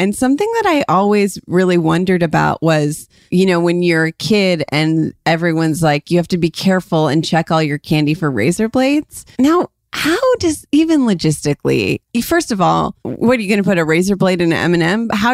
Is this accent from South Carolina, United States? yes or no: no; Ohio, United States; that was a huge thing when we grew up in Ohio, too.